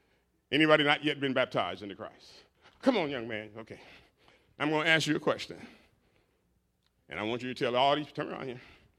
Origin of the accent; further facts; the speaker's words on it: Detroit, Michigan, United States; Now, I was raised in Detroit, Michigan, born in 1949 on the ghettos of Detroit over there. And I went to the Catholic Church